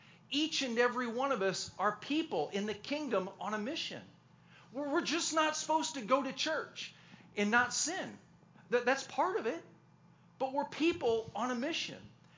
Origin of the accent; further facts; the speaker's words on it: Michigan, United States; I grew up in Michigan, and there was a saying midsummer, knee high.